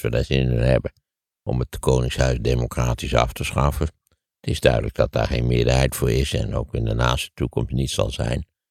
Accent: Wageningen, Gelderland, Netherlands; Ik ben opgegroeid in Wageningen.

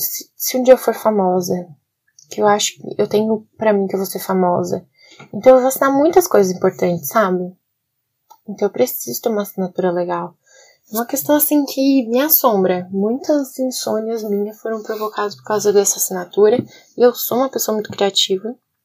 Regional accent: Santa Catarina, Brazil; Eu sou catarinense, pelo amor de Deus. E eu só, o sotaque só volta mesmo quando eu tô falando rápido, quando eu tô falando alto, que daí eu lembro que eu tenho um sotaque

